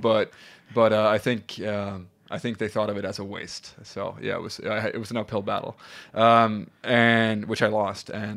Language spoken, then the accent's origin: English; South Sweden, Sweden; I grew up in Sweden, in the south of Sweden.